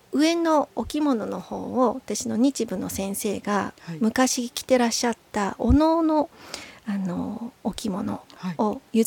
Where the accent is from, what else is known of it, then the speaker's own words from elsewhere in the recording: Kyoto, Japan; まあ、やっぱり京都で生まれ育っているので、